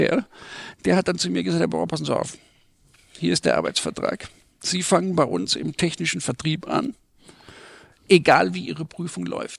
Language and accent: German; Rhineland-Palatinate, Germany; ich komme eigentlich aus der Pfalz, in Süddeutschland